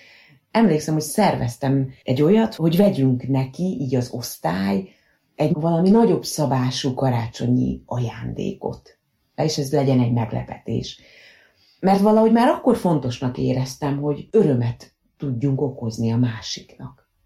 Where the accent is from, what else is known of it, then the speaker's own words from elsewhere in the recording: Mosonmagyaróvár, Győr-Moson-Sopron, Hungary; moved away as an adult; also born or lived in Budapest; Moson-Magyaróvár a szülővárosom, és ugye én itt éltem 18 éves koromig, utána kerültem el a tanulmányaim okán a fővárosba, de ugye a szüleim ott éltek, nekem az volt a haza, én oda jártam haza.